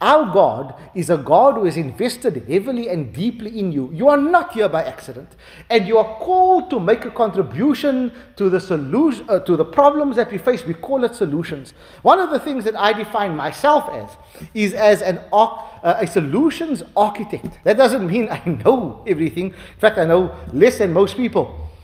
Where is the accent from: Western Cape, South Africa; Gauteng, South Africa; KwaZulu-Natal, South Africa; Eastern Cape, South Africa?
Western Cape, South Africa; Cape Town; They don't say what it was, but I'm from Cape Town, I'm guessing it was snook.